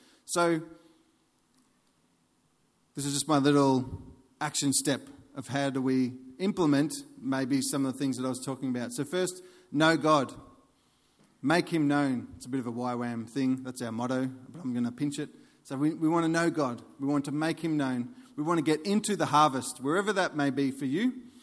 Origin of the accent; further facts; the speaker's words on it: Buninyong, Victoria, Australia; like in my town, I'm from Buninyong, Victoria, about 3,000 people, and there's literally four or five churches in the town.